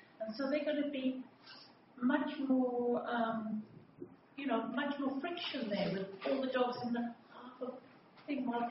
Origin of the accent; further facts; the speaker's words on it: Deloraine, Tasmania, Australia; I'm from Deloraine.